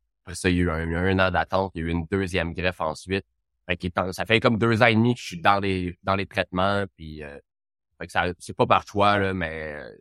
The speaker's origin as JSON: {"language": "French", "town": "Laval", "region": "Quebec", "country": "Canada", "said": "Enfin, moi, je suis de Laval"}